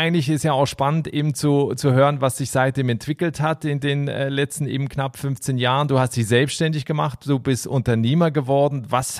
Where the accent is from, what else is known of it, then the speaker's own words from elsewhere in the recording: Switzerland; moved away; also born or lived in Berlin, Germany; Aber ne, du hast irgendwie in deiner Heimat, bist du ja dann auch kein richtiger, also war ich dann auch nicht mehr so der richtige Schweizer, sondern schon irgendwie so der halbe Deutsche, der da nach Hause kam.